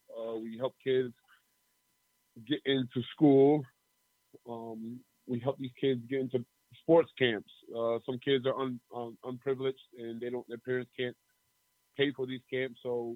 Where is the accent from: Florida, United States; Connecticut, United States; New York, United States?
New York, United States; Albany; I am from Albany, New York.